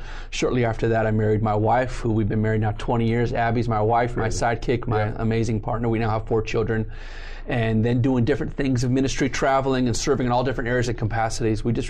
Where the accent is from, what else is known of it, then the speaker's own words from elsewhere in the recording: San Juan Capistrano, California, United States; born there; I was born in San Juan Capistrano, Orange County.